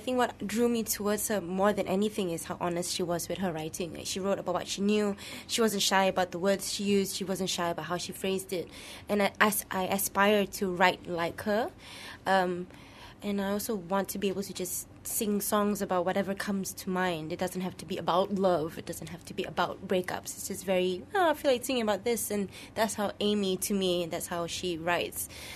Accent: Malaysia; I wanted to bring him to my hometown and show him what Malaysians are like.

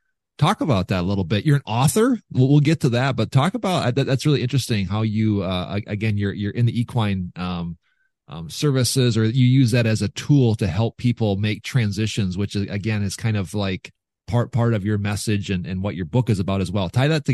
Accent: Minnesota, United States; I'm from West Central Minnesota. That's got German written all over.

